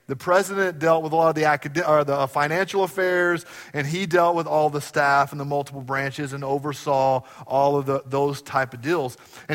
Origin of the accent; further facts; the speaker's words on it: United States; we said we're from America.